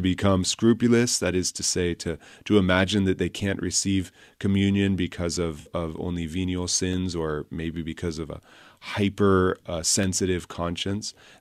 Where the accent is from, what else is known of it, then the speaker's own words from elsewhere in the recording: California, United States; born there; I grew up in a family. I was born in California, and in my family, we always went to church